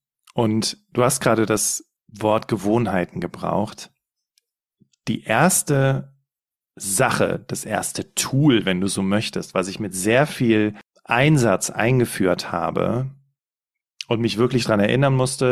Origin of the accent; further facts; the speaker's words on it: Cologne, North Rhine-Westphalia, Germany; now in Allgäu, Germany; meine Frau und ich, wir kommen beide ursprünglich aus dem Raum Köln. Und wir sind vor etwas mehr als 3 Jahren nach Bayern ins Allgäu gezogen